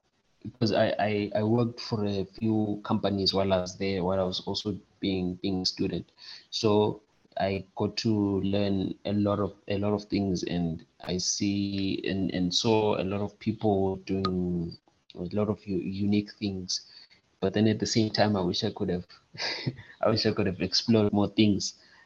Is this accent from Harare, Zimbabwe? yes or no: no; Bulawayo, Zimbabwe; I grew up in Bulawayo, and I went to Greenfield Primary School. And then I went to John Talak High in Tabazinduna, but still Bulawayo the same.